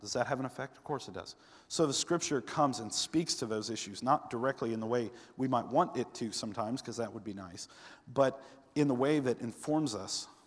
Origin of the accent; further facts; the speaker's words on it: the South, United States; I'm Cajun. I'm not Cajun. Lindsay's Cajun. I'm from the South.